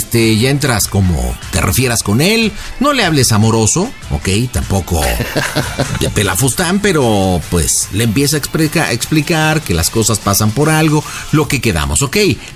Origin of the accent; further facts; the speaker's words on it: Chiapas, Mexico; Y yo vine de Chiapas